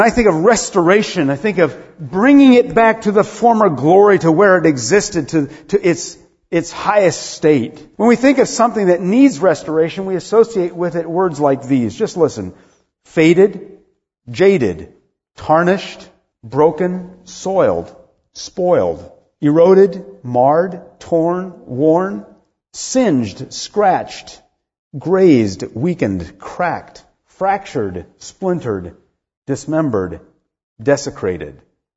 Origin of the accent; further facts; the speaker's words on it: Rome, Lazio, Italy; And you know that I grew up in Rome, Italy, as a son of a missionary mother and father